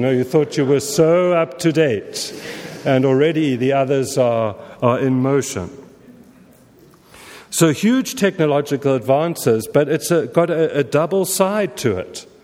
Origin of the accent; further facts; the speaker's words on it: South Africa; Some of you will know that I grew up in South Africa.